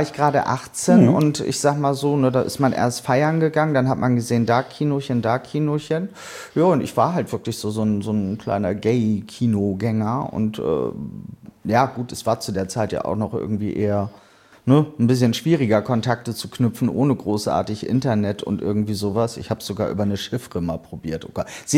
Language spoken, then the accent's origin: German; Hamburg, Germany; ich bin ja auch ein Hamburger Dern